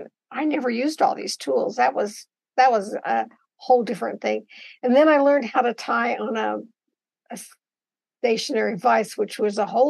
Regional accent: Boise, Idaho, United States; also born or lived in Klamath Falls, Oregon; Well, I was born in Klamath Falls, Oregon. Because I was a war baby also. My dad was there on war construction. But my family is from the Boise Valley. And so as soon as the war was over, we moved back to Boise. And that's where I was raised.

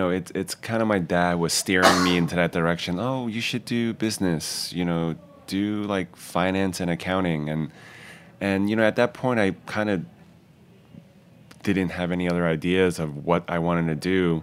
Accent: Queens, New York, United States; And I grew up essentially in Queens from like grade school like to high school, like a bulk of the years living in Queens.

